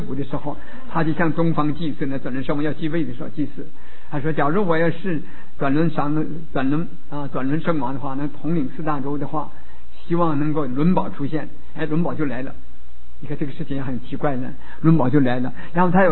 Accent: Changchun, Jilin, China; 民国三十五年的时候，我在我的家乡从东北的长春市啊，

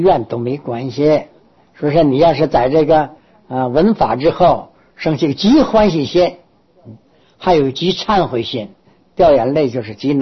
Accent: Northeast China, China; 过去我们东北那边有一个土法子

